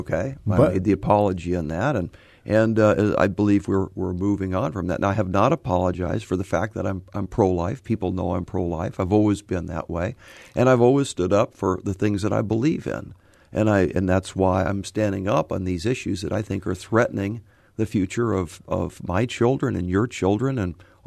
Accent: Missouri, United States; You know, I grew up in St. Louis County, went to high school here, got a degree in engineering.

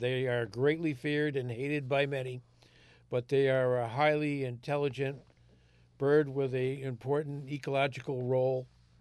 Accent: Spencertown, New York, United States; Well, I come from Spencertown, so.

